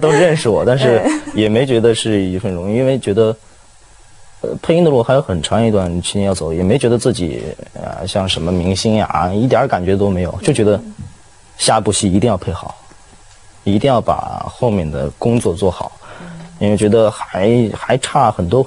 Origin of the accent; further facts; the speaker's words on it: Wuhan, Hubei, China; 我是武汉人，武汉在武汉长大的，当然那个语言环境呢，是因为我爸妈都不是武汉人，他们都是普通话。从小呢我就接触普通话，